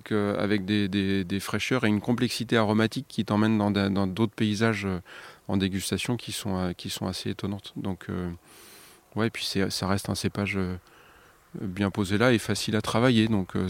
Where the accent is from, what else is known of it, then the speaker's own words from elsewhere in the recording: Nouvelle-Aquitaine, France; on est de la Loire, tu as la Vienne devant nous. La Vienne, c'est affluent de la Loire par le sud. On vient du Limousin, nous.